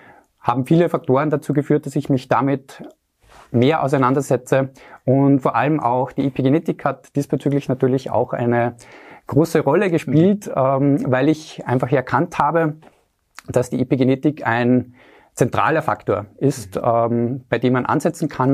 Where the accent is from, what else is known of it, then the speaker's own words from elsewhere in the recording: Austria; Genau, also ich komme aus Österreich.